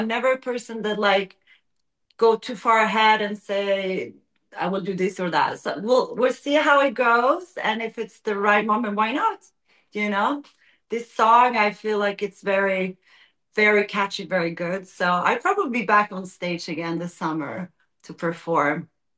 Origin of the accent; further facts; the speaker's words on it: Sweden; because it's my home country also, It feels very special to be back home again